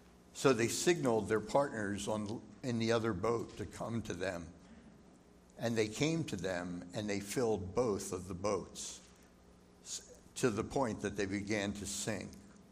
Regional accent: Pennsylvania, United States; we wound up sitting behind people that were from the next town over where we grew up in Pennsylvania.

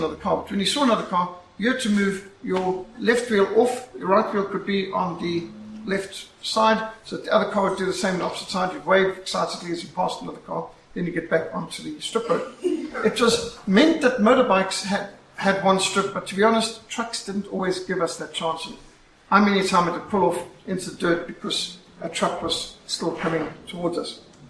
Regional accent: Matabeleland, Zimbabwe; I was brought up in Matabele land.

